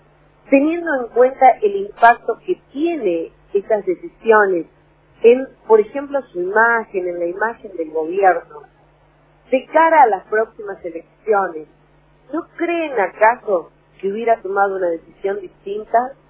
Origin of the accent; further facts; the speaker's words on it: Perico, Jujuy, Argentina; Yo soy de Perico, por eso traigo a colación esta información.